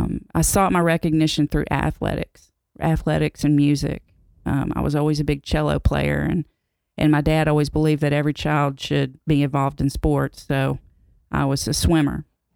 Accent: Nashville, Tennessee, United States; I grew up originally in Nashville, Tennessee. My mom and dad were Baptist and Catholic.

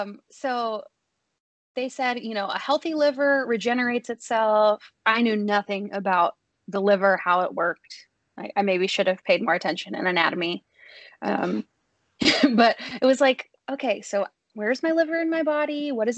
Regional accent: Mississippi, United States; And so I grew up in Mississippi, and I was in college in Tennessee.

